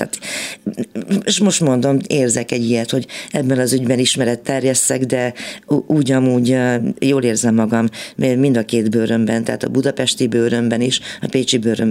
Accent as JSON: {"language": "Hungarian", "region": "Transylvania", "country": "Romania", "said": "én erdélyi vagyok."}